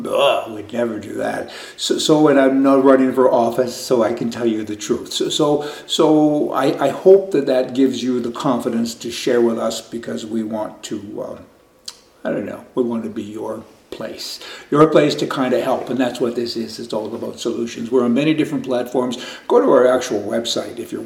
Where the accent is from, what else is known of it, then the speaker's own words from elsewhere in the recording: Canada; and I am Canadian, so it ain't that easy sometimes.